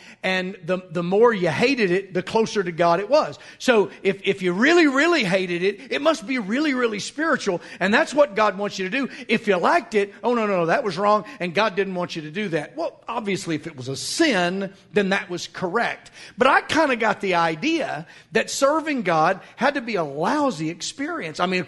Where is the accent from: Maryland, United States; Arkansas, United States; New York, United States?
Arkansas, United States; Fort Smith; I grew up in the Fort Smith, Arkansas area, where Hanging Judge Isaac Parker had his courtroom.